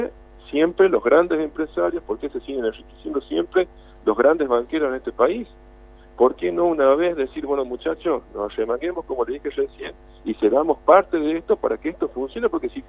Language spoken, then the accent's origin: Spanish; Argentina; eso nos duele a todos como argentinos